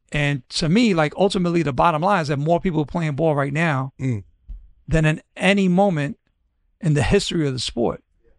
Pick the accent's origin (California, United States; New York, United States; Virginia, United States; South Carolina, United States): New York, United States; That's the conditioning that I had as a kid growing up in New York playing balls.